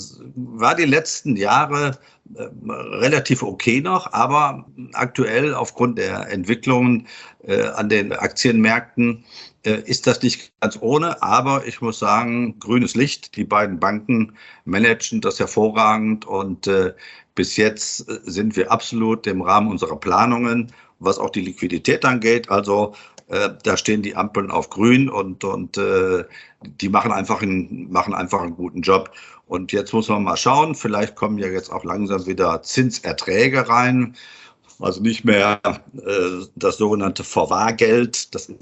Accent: Essen, North Rhine-Westphalia, Germany; moved away; Also ich bin heute nicht mehr allzu oft, aber ab und an noch in meiner alten Heimat in Essen. Und die leugne ich nicht, im Gegenteil. Ich finde das toll da. Und ich habe mich an, obwohl ich seit 38 Jahren jetzt im Hessenland lebe

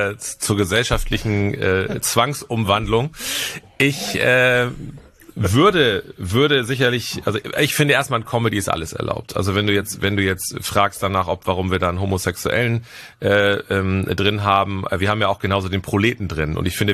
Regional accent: Husum, Schleswig-Holstein, Germany; Also ich bin ja in Husum groß geworden und ihr kennt ja das nordfriesische Gefilde

